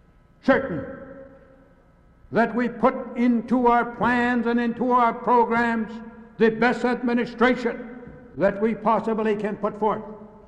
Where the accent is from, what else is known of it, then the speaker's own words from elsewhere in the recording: New Mexico, United States; There's one thing that I've learned as I deal and work with my people is this, that we as Indian people can never be satisfied